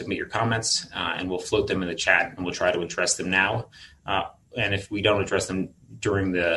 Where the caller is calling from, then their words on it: Salt Lake City, Utah, United States; As is the new normal, I am joining you from Salt Lake City, where we were experiencing hurricane force winds, and I had to leave my house, which has no power.